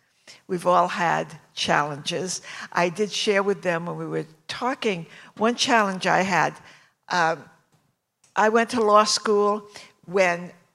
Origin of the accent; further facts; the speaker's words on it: Fall River, Massachusetts, United States; now in Los Angeles, United States; I'm from Los Angeles. Actually, I'm originally from Fall River, Massachusetts, a very heavily Lebanese enclave in Fall River, Massachusetts. But I've been in LA for a long time.